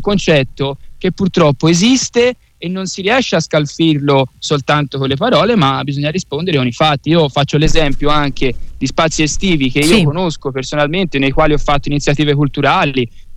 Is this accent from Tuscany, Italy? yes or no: yes; Florence, Tuscany, Italy; E purtroppo a Firenze, e lo dico da fiorentino, orgogliosamente fiorentino, a Firenze è diventato un reato.